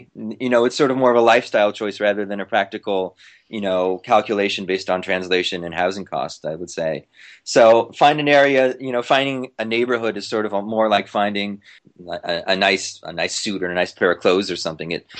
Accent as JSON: {"language": "English", "town": "Los Angeles", "region": "California", "country": "United States", "said": "I'm originally from Los Angeles, and it might seem a bit ironic, but I think that actually to me is what drove me towards the idea of studying cities and urban planning"}